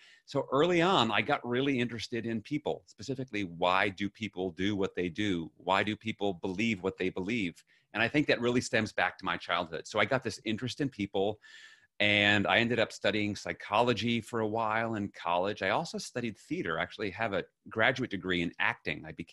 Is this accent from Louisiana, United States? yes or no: no; New York City, New York, United States; born there; So I was born in Flushing, Queens in New York City in 1968.